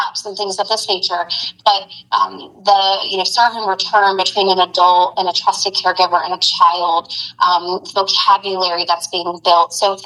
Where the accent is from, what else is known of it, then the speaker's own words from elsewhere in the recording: Florida, United States; I am not from Miami. I'm from, you know, as you know, Jennifer, right outside of Jacksonville in Clay County.